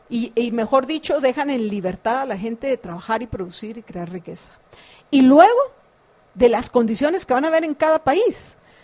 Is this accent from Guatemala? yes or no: yes; Guatemala; nuestra competencia como guatemaltecos